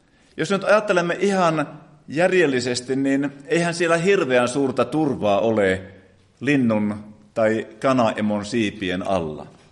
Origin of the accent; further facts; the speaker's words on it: Kalajoki, North Ostrobothnia, Finland; born there; tulin tänne Kalajoelta, Kalajoen Rautiosta. Se on syntymäkyläni, ja siellä aina vietämme osan vuotta.